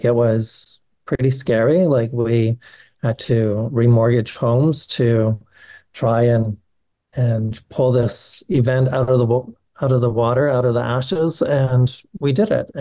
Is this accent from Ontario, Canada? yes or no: no; Alberta, Canada; I grew up in Alberta, which is kind of like America's Texas